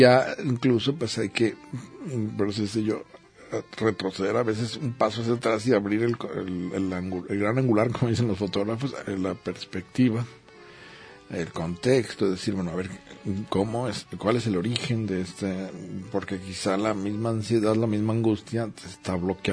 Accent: Mexico; todos tienen las mismas características comunes, ¿no? Como mexicanos, en fin, ciertos estratos sociales, a que pertenecemos de clases medias generalmente

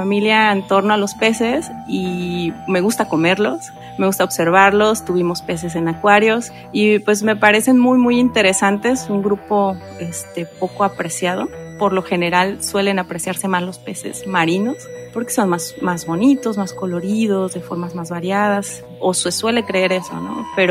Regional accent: Mascota, Jalisco, Mexico; yo creo que mi fascinación por los peces tiene que ver con mi infancia y el lugar donde yo crecí. Yo soy originaria de Mascota

